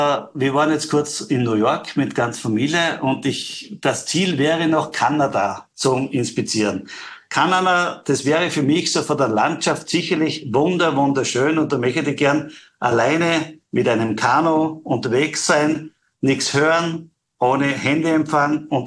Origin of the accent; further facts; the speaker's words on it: Styria, Austria; Ich bin ein Steirer, aber esse gerne ein Wiener Schnitzel